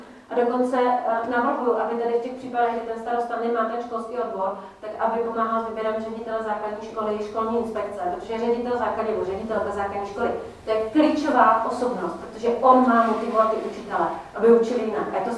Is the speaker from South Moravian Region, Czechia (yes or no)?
yes; South Moravian Region, Czechia; já pocházím z Jihomoravského kraje